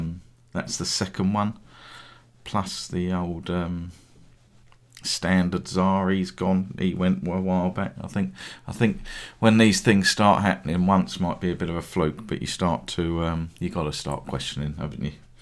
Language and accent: English; England, United Kingdom; And because we're English football fans, we must be hooligans.